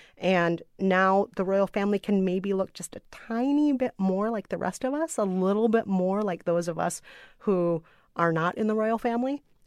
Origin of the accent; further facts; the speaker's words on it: United States; And I am an American woman of color.